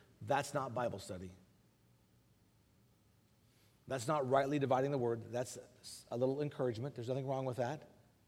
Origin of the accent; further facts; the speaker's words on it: United States; I'm glad I'm American, but I do not endorse, nor can I endorse, the things that our country is doing.